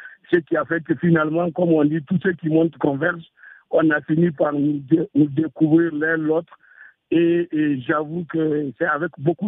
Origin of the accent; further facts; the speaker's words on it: Niger; le président Tandja, c'est un homme qui a fini par marquer notre vie en tant que Nigérien